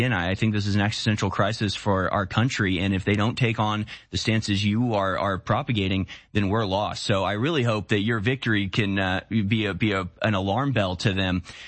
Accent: Texas, United States; I got to, as a Texan

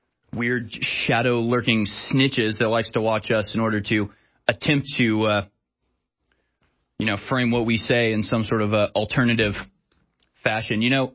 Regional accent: Houston, Texas, United States; You know, I grew up in Houston. No school I went to was ever anything other than a third white, a third black, a third Hispanic. I grew up in a multicultural world

